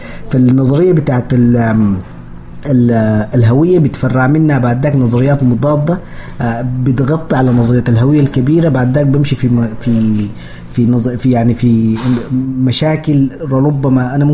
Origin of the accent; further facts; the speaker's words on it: Sudan; now in United States; إحنا بالسودانيين